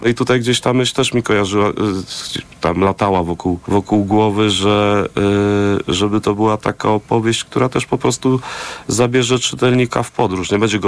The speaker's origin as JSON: {"language": "Polish", "town": "Warsaw", "region": "Masovian Voivodeship", "country": "Poland", "said": "ja oczywiście jestem warszawiakiem i pewnie warszawskim pisarzem"}